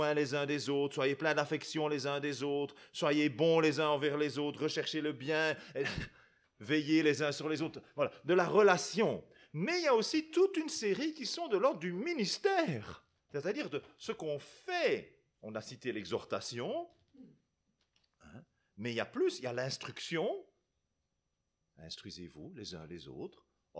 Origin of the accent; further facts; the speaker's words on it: Belgium; moi, je suis dans une petite communauté, 30-40 adultes, hein, à Jean Blou, entre Bruxelles et Namur.